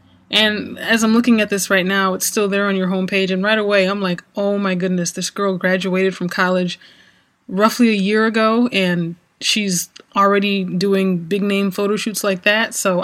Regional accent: Michigan, United States; So we have two Michigan people. I'm from Michigan, too.

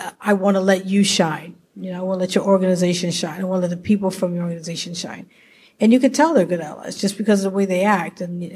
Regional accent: New York, United States; The level of what makes you important is different from, like, I'm from New York, for example.

